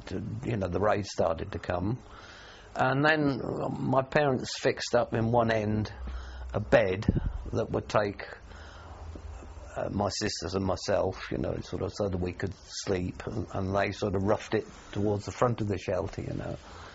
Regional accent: London, United Kingdom; I was brought up in London. It was a bit of a tough area.

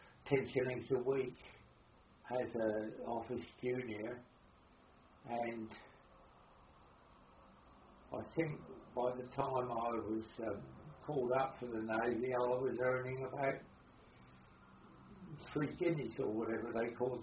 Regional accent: Houghton, East of England, United Kingdom; born there; I was born in Houghton in Huntingdonshire on the 17th of February 1918.

